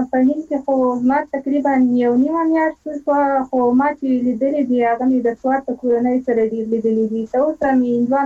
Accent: Ghazni, Afghanistan; زه ډیره ویاړم چې زه د غزنی ولایت یم.

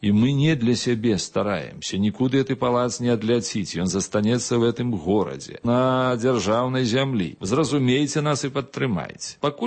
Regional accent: Belarus; мы ж белорусы, мы на нашей земле.

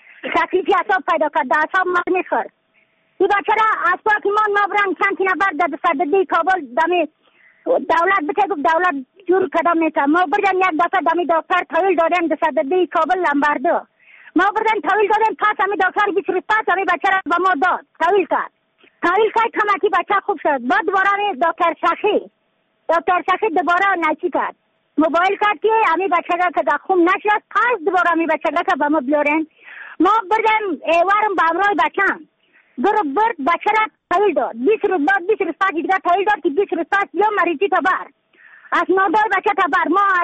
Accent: Badakhshan, Afghanistan

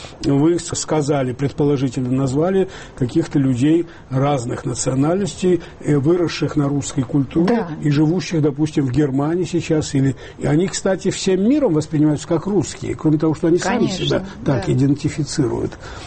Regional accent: Georgia; поскольку вот я перед вами грузин

